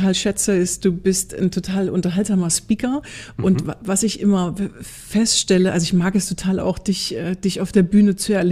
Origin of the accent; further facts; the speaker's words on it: Germany; Jetzt bist du Schweizer und ich bin Deutsche.